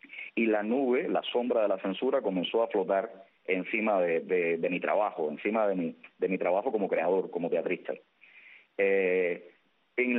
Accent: Holguín, Cuba; Luego me divorcié y entonces decidí regresar a Holguín. Y volví a mi tierra natal con ese deseo de transformarlo todo, de cambiar la ciudad.

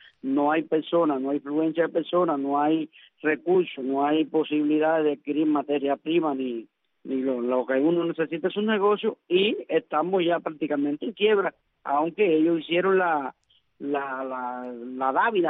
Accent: Cuba; hablando como en cubano, en cubano limpio, sí, a voz rajada, que el pueblo de Cuba se está muriendo de hambre.

